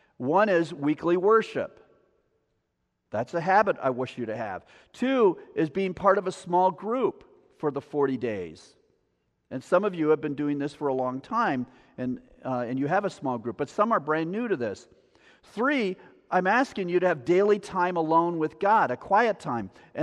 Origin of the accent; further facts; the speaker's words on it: United States; And I'm an American, and I applaud them.